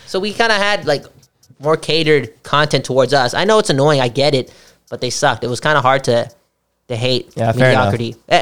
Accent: Vancouver, British Columbia, Canada; I'm from Vancouver.

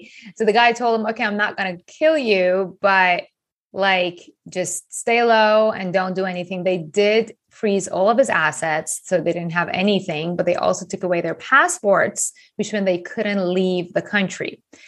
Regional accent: Iran; I grew up in Iran

